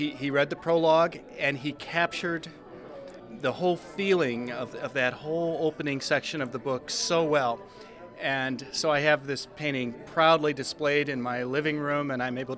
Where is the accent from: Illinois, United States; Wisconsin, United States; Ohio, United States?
Illinois, United States; Macomb; from Macomb, Illinois.